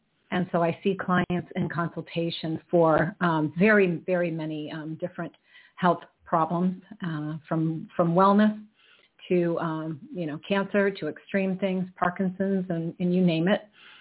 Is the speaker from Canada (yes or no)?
no; Keene, New Hampshire, United States; I grew up here in Keene, New Hampshire